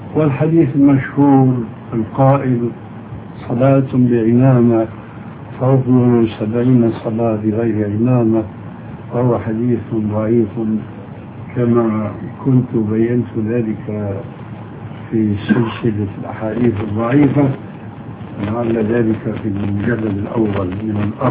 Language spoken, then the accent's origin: Arabic; Syria